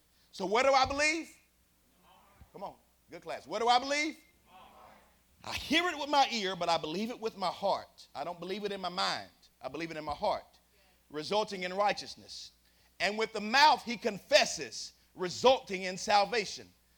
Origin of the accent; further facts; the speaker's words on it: Shepherdsville, Kentucky, United States; I grew up in Shepherdville at Bryce Temple